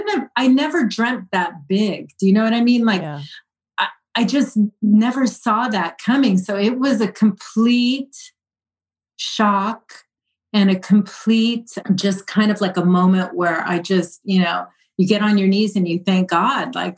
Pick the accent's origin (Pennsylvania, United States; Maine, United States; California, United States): California, United States; being a Latina from Southern California, there's a huge Latin community here, always has been. You know, I'm Mexican American.